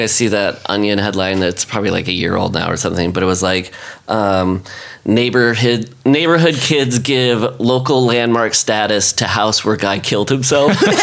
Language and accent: English; Iowa, United States; I grew up in Iowa, and there was the Johnny Gosch kidnappings from Des Moines.